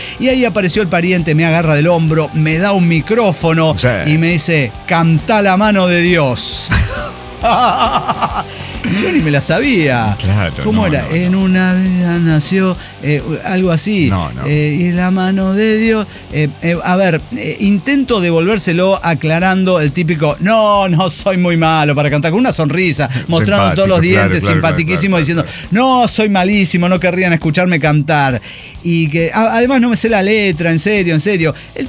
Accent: Chile; moved away; los que hablamos más neutral en toda Latinoamérica somos los chilenos, po, weón.

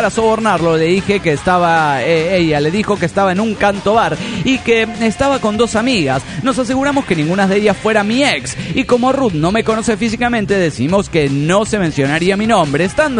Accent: Querétaro, Mexico; de Querétaro, México.

